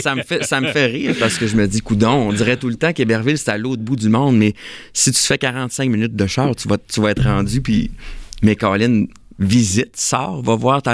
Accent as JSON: {"language": "French", "region": "Quebec", "country": "Canada", "accent": "Lac-Saint-Jean", "said": "Puis moi, j'ai toujours dit que je venais du Saguenay-Lac-Saint-Jean, puis c'est ça, la région."}